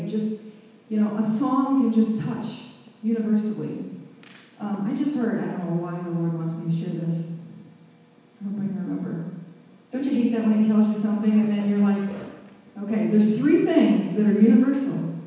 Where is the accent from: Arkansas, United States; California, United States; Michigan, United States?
Michigan, United States; Danville; I'm from Danville.